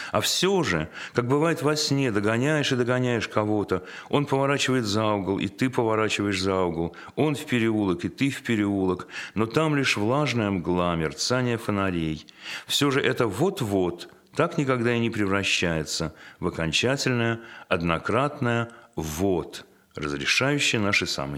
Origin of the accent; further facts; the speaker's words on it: Moscow, Russia; Да, хотя я вырос в Москве, но я много бывал там, в Питере.